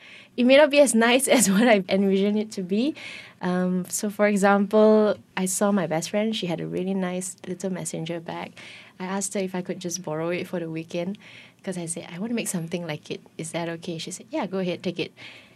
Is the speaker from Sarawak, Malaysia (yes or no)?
no; Seremban, Negeri Sembilan, Malaysia; because we're childhood friends from Seremban.